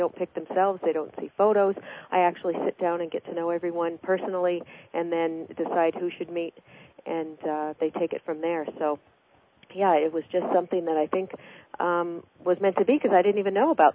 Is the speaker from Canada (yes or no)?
no; Federal Way, Washington, United States; moved away as an adult; also born or lived in Tacoma; now in California, United States; Yeah, I was born in Tacoma, right at Tacoma General, and then I grew up in Federal Way, and then I came down to Los Angeles at the age of 19.